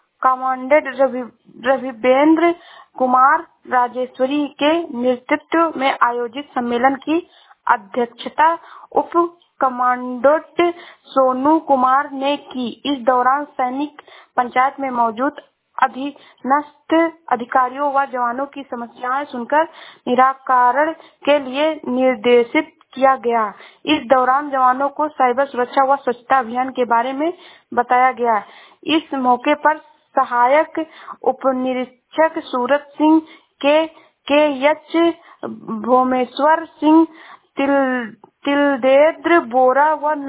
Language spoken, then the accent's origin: Hindi; Uttar Pradesh, India; मैं जिला सरावस्ती से हूँ।